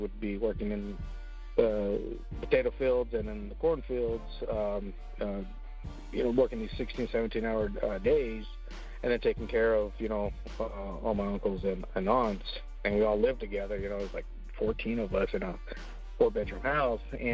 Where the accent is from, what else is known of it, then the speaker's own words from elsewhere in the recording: Casa Grande, Arizona, United States; I grew up in Casa Grande, Arizona. A really, really small town, and you know, not much really going on there.